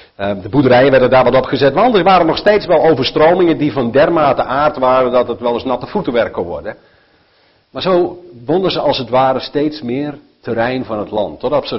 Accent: northern Netherlands, Netherlands; zoals jullie weten ben ik opgegroeid in Noord-Nederland.

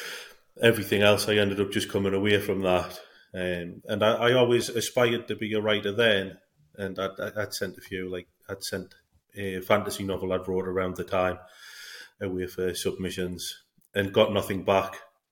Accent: Sunderland, North East England, United Kingdom; So I am from Sunderland, which is in the northeast of England. It's not far under the Scottish borders. It's a nice enough town. It's very sort of working class, blue collar.

